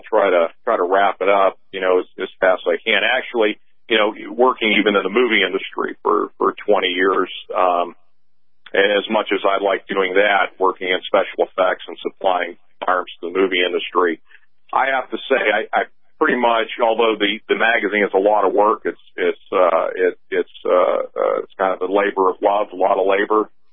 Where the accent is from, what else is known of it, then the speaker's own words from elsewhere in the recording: United States; I'm one of the few probably Italians that speak Ukrainian, but I'm of Ukrainian and Italian descent. I'm American first